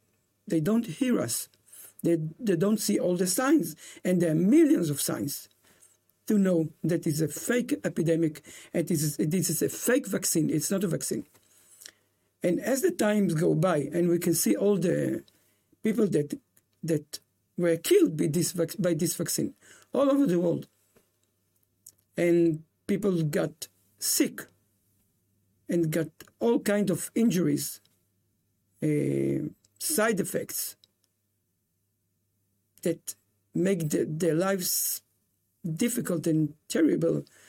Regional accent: Israel; English is a second language; And we are from Israel, then we remember very good what happens in the Holocaust.

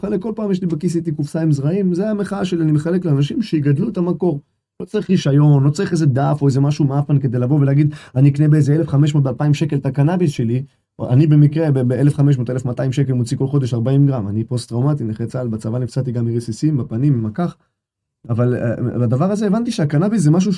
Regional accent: Bnei Brak, Tel Aviv District, Israel; also born or lived in Golan Heights / Beitar Illit; גדלתי בשכונה בפרדס קץ, בבני ברק, שם זה שכונה קצת בעייתית

